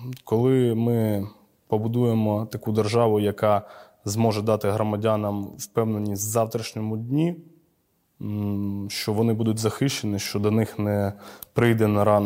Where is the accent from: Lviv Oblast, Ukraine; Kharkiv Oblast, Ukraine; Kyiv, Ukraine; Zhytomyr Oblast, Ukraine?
Kyiv, Ukraine; я ж виріс і жив на Нивках